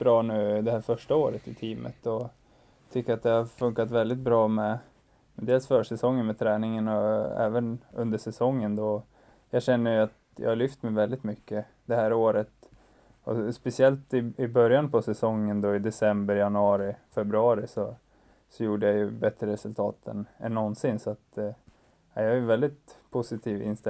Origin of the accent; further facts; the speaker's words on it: Falun, Dalarna County, Sweden; now in Östersund, Sweden; Jag kommer från Falun då. Som sagt, jag är 27 år och just nu så bor jag i Östersund med min sambo.